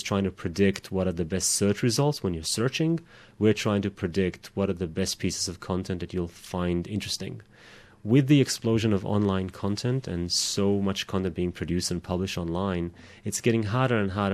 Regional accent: Israel; English is a second language; moved away as an adult; now in Australia; Well, I'm Israeli, so … is an Israeli name, obviously. I was born in Israel almost 39 years ago.

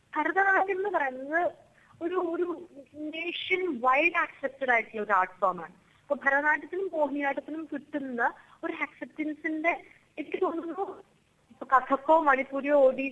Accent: Kerala, India; കാരണം ഞാൻ മലയാളിയാണ്, കേരളത്തിലാണുള്ളത്.

